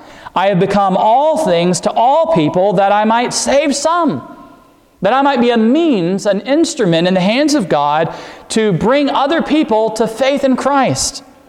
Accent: the South, United States; Now, being a Southerner myself, I understand

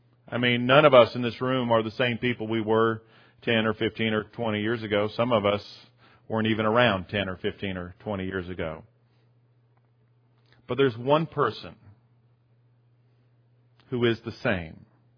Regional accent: Sumter, South Carolina, United States; that's my hometown of sorts. I didn't move there until I was in high school, but my parents live there

